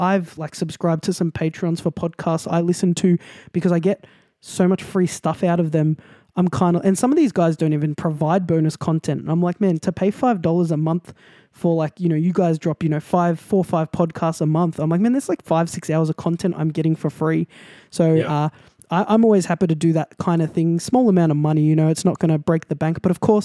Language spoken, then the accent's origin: English; Australia; You know, we are from Australia, you know, we're a smaller country